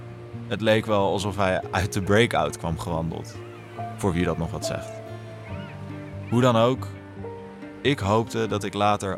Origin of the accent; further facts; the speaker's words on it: Rokanje, South Holland, Netherlands; Als ik terugdenk aan mijn jeugd in Rokanje, dan stap ik in een warm bad.